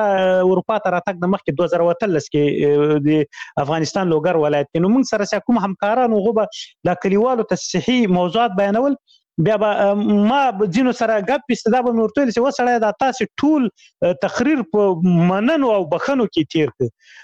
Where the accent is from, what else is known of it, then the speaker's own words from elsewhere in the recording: Khyber Pakhtunkhwa, Pakistan; په شمشتو کې تیر کړی. شمشتوی مهاجرینو کمپوس هغه دی